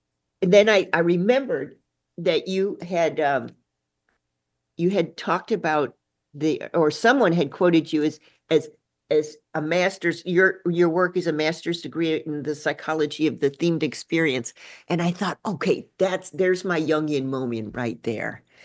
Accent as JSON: {"language": "English", "town": "Chicago", "region": "Illinois", "country": "United States", "tie": "born or raised there", "said": "And of course, I grew up in Chicago."}